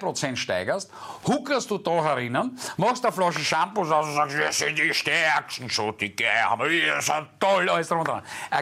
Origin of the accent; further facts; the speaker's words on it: Graz, Styria, Austria; weil ich bin ein Grazer.